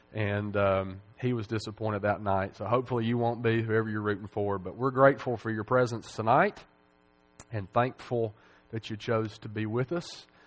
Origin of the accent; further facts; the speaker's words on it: Nashville, Tennessee, United States; And I grew up in Nashville. You could, if you could go up about 100 feet in the air, you could see the stadium from the church that I grew up in.